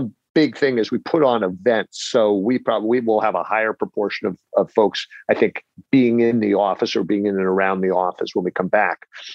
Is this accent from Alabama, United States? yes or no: no; San Francisco, California, United States; we would get on the bus, the municipal railway bus, growing up in San Francisco, and go out to Candlestick